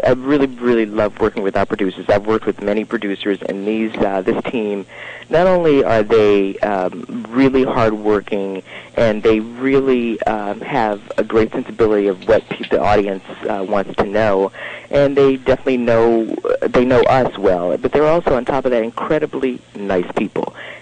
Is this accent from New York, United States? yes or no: no; New Orleans, Louisiana, United States; I'm from New Orleans.